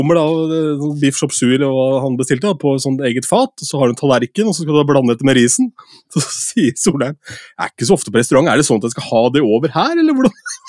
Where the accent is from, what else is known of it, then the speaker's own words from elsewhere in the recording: Askim, Viken, Norway; Jeg hadde en spillejobb hjemme I Askim